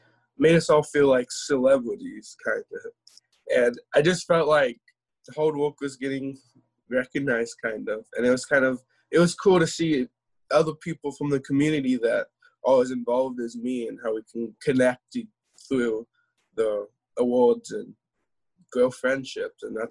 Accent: Lebanon, Oregon, United States; I'm from Lebanon, Oregon. I'm in my house for quarantine, and I am 16

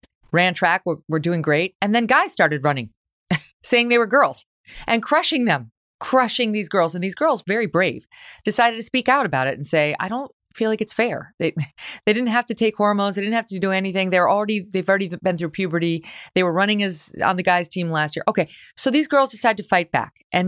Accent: New York, United States; I think about girls in my new home state, right? I'm from New York State, but right now living in Connecticut.

